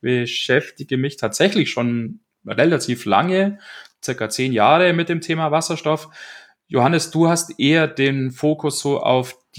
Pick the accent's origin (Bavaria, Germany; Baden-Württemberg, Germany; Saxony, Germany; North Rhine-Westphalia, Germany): Bavaria, Germany; now in Munich, Germany; Also wie vorhin schon gesagt … Ich bin vor 15 Jahren zum Maschinenbaustudium nach München gekommen. Ich bin ursprünglich aus der Oberpfalz.